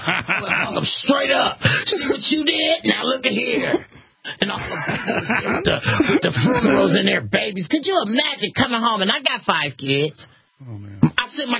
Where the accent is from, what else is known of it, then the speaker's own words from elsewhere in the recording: Cleveland Heights, Ohio, United States; Now, I'm in Ohio, and I'm born and raised in the Heights, Cleveland Heights.